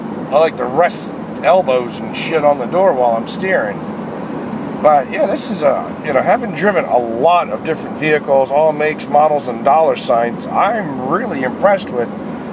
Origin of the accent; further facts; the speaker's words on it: Pennsylvania, United States; I mean, I grew up in Pennsylvania and shit, I never made it to Ohio.